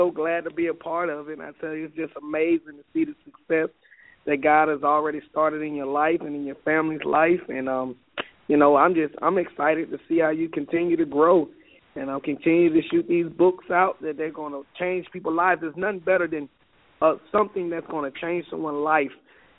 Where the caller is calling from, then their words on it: Pensacola, Florida, United States; I'm from Pensacola, Florida.